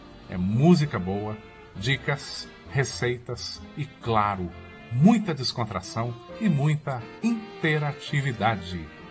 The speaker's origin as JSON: {"language": "Portuguese", "town": "Sete Lagoas", "region": "Minas Gerais", "country": "Brazil", "said": "eu sou mineiro de Sete Lagoas, eu sou deficiente visual desde que eu nasci"}